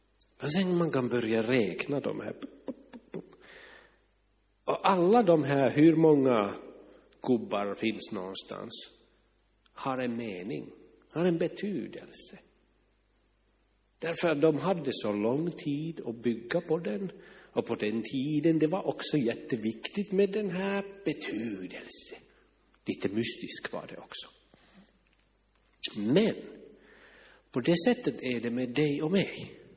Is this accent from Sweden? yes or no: no; Finland; accent: Finnish; Alltså, jag bara låter som en finne.